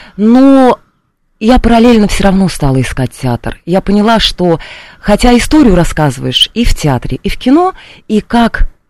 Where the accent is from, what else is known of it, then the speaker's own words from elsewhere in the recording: Mari El, Russia; в 19 лет я поступила в Марийский республиканский колледж культуры и искусств у себя на родине в Республике Мариэл.